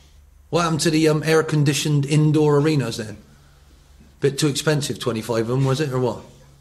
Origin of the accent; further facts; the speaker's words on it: England, United Kingdom; I come from England.